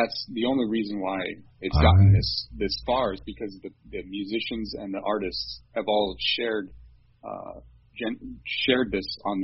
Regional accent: Southwest, United States; We grew up in the Southwest.

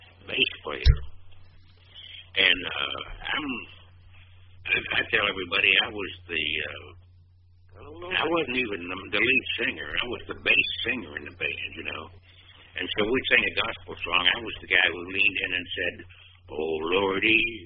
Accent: Kentucky, United States; Oh, I grew up in Kentucky, you know.

